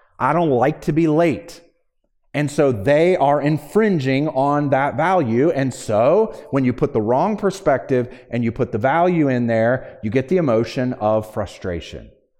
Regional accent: Virginia, United States; I told you I am from Virginia. Central Virginia, it's a more rural area right in the Blue Ridge Mountains, and people there drive differently than they do here.

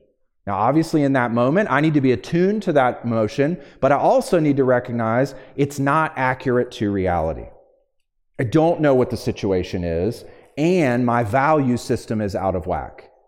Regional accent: Virginia, United States; I told you I am from Virginia. Central Virginia, it's a more rural area right in the Blue Ridge Mountains, and people there drive differently than they do here.

